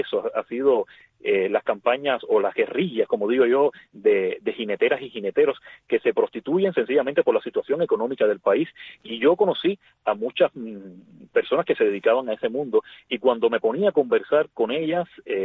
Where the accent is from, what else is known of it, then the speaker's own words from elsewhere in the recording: Cuba; porque como cubanos somos emprendedores, somos luchadores, somos creativos.